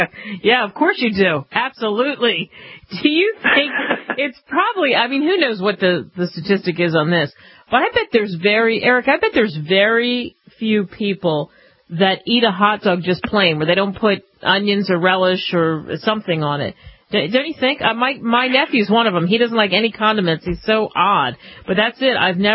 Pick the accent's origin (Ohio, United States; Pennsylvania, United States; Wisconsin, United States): Pennsylvania, United States; Philadelphia; I'm from Philadelphia, so I've been up there